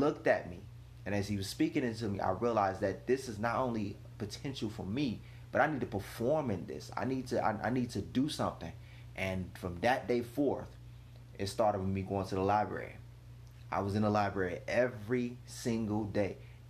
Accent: Cincinnati, Ohio, United States; And I'm from Cincinnati, so where I'm from, you talking bad on people, or you talking against somebody.

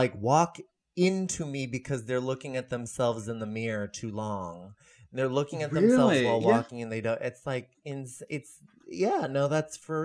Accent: Marin, California, United States; I'm from Marin, which is the widest part of the Bay.

